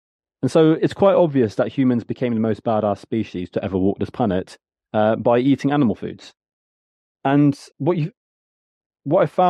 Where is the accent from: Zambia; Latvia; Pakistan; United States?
Latvia; So I'm from Latvia, which is in Eastern Europe.